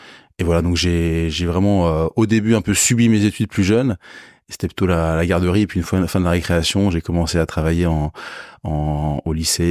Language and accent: French; Paris, Île-de-France, France; Alors, j'ai grandi à Paris déjà. J'ai eu une enfance heureuse.